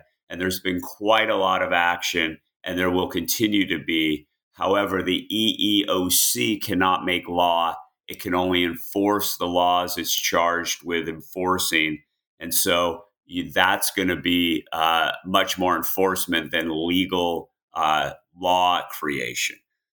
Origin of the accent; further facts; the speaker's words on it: California, United States; And of course, my home state, California, regulates everything.